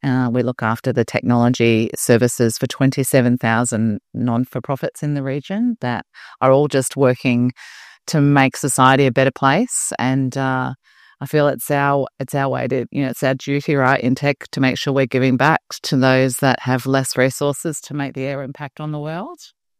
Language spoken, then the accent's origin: English; Geelong, Victoria, Australia; I'm from Geelong and I'm the daughter of an army sergeant and a CEO.